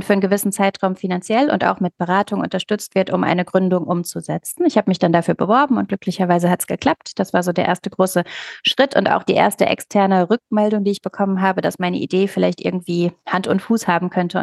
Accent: Cologne, North Rhine-Westphalia, Germany; Sprachtherapeutin aus Köln.

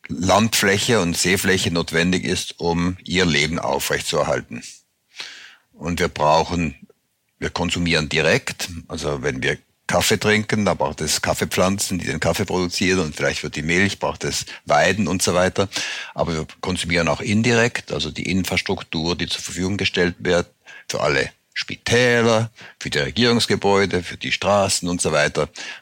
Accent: Switzerland; Ich komme aus der Schweiz.

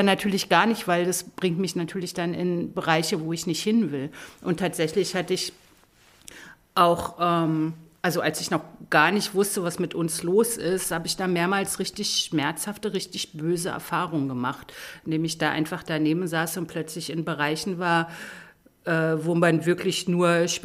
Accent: East Germany, Germany; Also ich komme aus dem Osten, ich habe keinen

